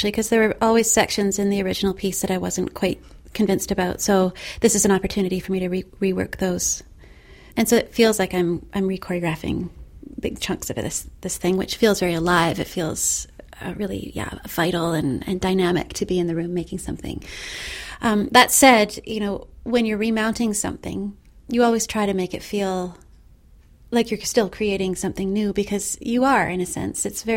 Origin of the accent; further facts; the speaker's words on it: Victoria, British Columbia, Canada; I grew up in Victoria, BC